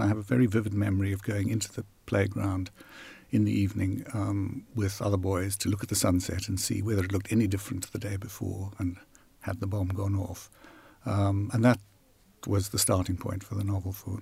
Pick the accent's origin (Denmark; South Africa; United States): South Africa; my parents were English and went out to South Africa just before I was born, so I grew up very much as an English-speaking South African, a white South African.